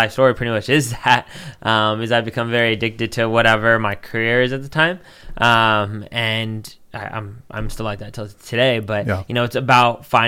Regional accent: Sacramento, California, United States; I grew up in South Sacramento, so it's not too far from here.

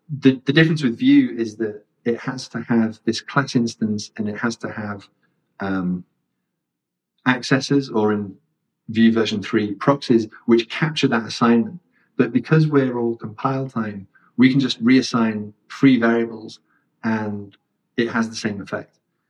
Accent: United Kingdom; I'm British.

